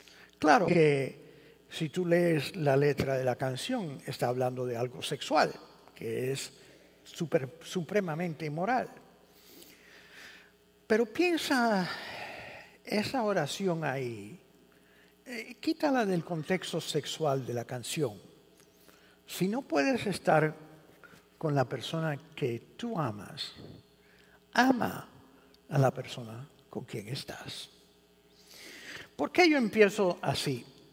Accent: Denver, Colorado, United States; Spanish is a second language; yo crecí en Denver, Colorado, y yo crecí entre americanos. Por eso, de vez en cuando, yo les pido perdón por mi español

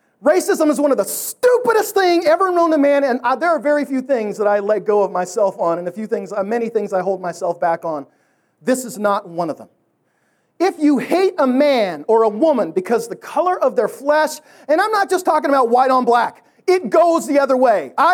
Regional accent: Canada; And by the way, I'm Canadian. I'm not like you white people. We're a creamier, better, purer white.

